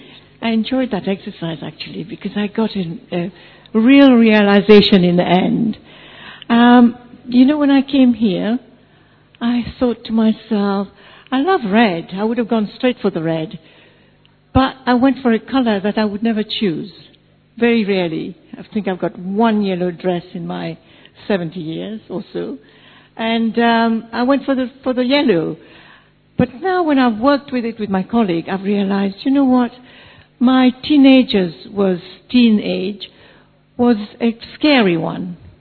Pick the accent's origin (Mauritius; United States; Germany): Mauritius; English is a second language; because we are from Mauritius and they speak, the bilingual, speak French and a very little English.